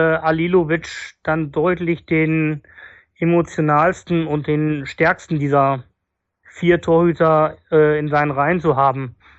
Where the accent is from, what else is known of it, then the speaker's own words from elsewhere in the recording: Cologne, North Rhine-Westphalia, Germany; Alles bloß nicht nach Düsseldorf, wäre mein Vorschlag als Kölner.